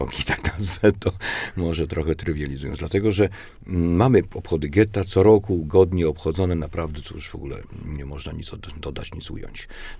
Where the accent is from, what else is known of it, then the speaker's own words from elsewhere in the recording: Łódź, Łódź Voivodeship, Poland; Jestem łodzianinem od dziecka